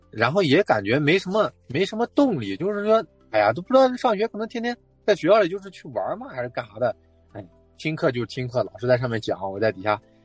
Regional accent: Xinjiang, China; moved away as an adult; also born or lived in Henan; 自从小我是在河南出生的嘛，然后出生之后就从三岁多就爸妈那边过来，然后就把我带过来。带过来之后在这边一直我在新疆算一直后面到18岁嘛，就上完高中然后到内地这样。

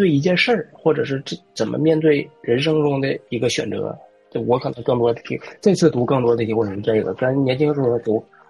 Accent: Northeast China, China; 包括我是东北人嘛，包括当年我父母在我这个年龄可能再大一点的时候，面临东北的下岗

